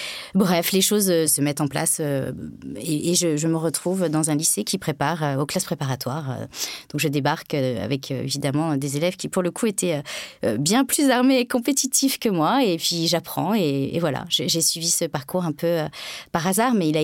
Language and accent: French; France; Moi, je suis française, comme je l'ai dit, assez lourdement.